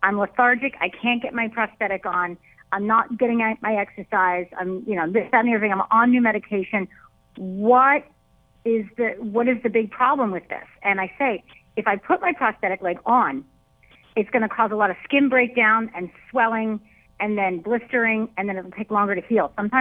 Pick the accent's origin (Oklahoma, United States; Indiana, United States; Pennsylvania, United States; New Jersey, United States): Pennsylvania, United States; I grew up in Pennsylvania. I'm a mother of three boys and been married 20 years.